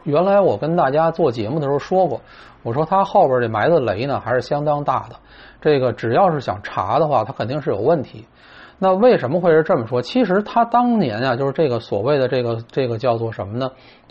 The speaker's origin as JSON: {"language": "Chinese", "region": "Beijing", "country": "China", "accent": "Beijing", "said": "按我们北京话叫半不啰啰的"}